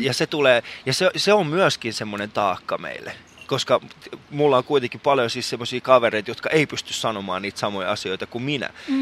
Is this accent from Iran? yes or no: yes; Iran; mä oon iranilainen